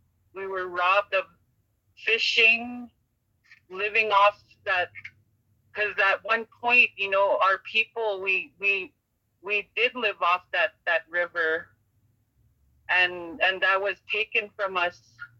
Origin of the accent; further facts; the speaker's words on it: Grassy Narrows, Ontario, Canada; I'm from Grassy Narrows.